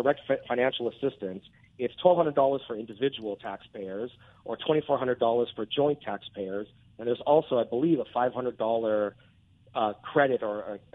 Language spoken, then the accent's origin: English; Anaheim, California, United States; I grew up in Anaheim, going to Angels games my whole life, so I really hope that baseball comes back.